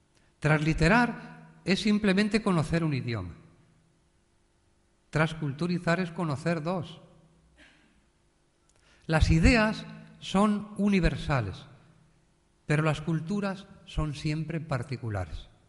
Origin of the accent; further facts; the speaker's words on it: Ávila, Castile and León, Spain; Yo que soy de Ávila, si eso se lo dicen a un paisano de mi tierra